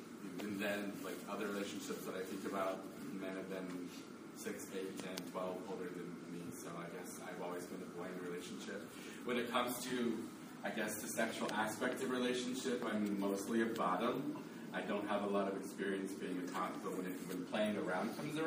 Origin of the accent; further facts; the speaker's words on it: San Diego, California, United States; I have lived in San Diego for 95% of my life. I grew up in South San Diego in the Imperial Beach, La Vista area.